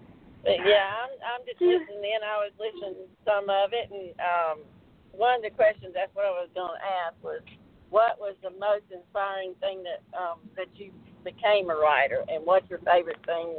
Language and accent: English; Mississippi, United States; accent: southern; I'm actually from Mississippi, one of them good old southern gals. Just got that good accent.